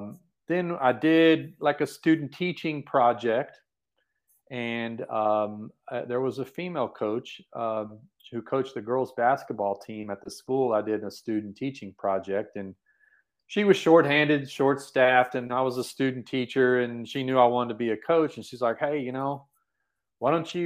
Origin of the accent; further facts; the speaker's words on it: Texas, United States; But I grew up in Texas, and a lot of people who grew up in Texas like I did can identify with a pull of football.